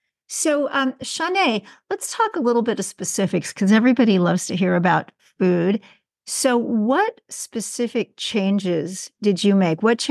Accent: Kansas City, United States; Well, I'm also from Kansas City, and it's become such a great town for plant-based eating.

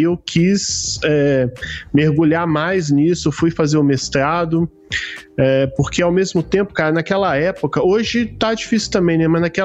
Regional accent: Rio de Janeiro, Brazil; eu pequenininho, eu nasci no Rio de Janeiro, né, na capital.

